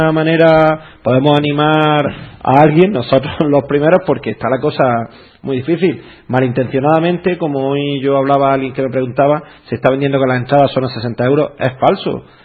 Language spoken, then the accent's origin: Spanish; Granada, Andalusia, Spain; la gente que somos de Granada, la gente que hemos vivido unos años duros